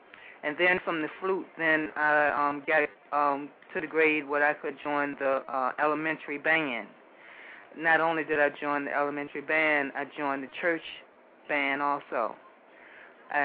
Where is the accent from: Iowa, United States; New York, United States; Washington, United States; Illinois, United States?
New York, United States; Roosevelt Field; also born or lived in Richmond, Virginia; Okay, well, I originally come from Roosevelt Field, New York. Then we moved to Richmond, Virginia. And basically, my mother put me into, you know, music at a very young age.